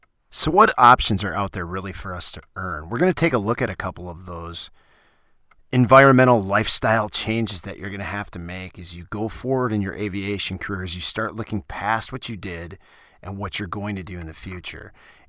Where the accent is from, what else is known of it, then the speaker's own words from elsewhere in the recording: Wisconsin, United States; I can verify this in my home state of Wisconsin, if you like.